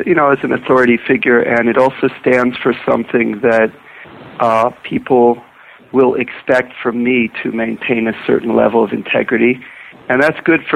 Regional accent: Pittsburgh, Pennsylvania, United States; I grew up in Pennsylvania, Pittsburgh, and I grew up Reform.

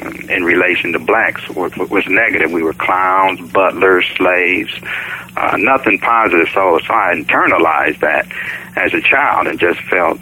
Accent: Akron, Ohio, United States; Okay, I grew up in Akron, Ohio. I was born in 1958, and Akron is a rubble capital of the world.

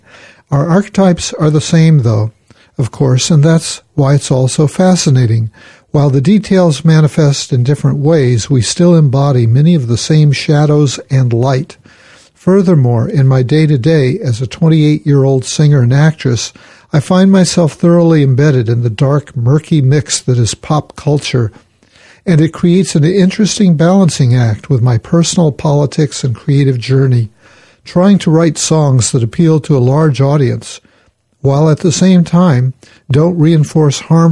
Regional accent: Thailand; moved away as an adult; also born or lived in Bangladesh / Hawaii, United States; now in United States; I'm not from the United States and have my own understanding of beauty, gender roles, etc., collected from different cultures. I was born in Bangladesh, lived in Hawaii until I was 6, then in Thailand until I was 18, and moved to the U.S. for school and work.

